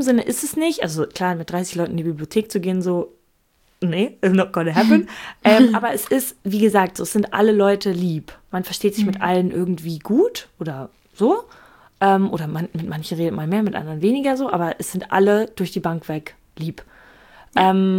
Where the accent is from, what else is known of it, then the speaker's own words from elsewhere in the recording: Berlin, Germany; dass die FU ist in Dahlem und das ist Teil von dem Bezirk, wo ich groß geworden bin.